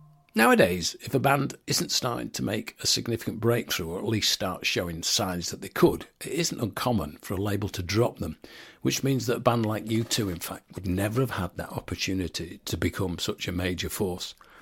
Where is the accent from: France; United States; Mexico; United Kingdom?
United Kingdom; Manchester, North West England; especially those people at Granada TV in my hometown then of Manchester, UK.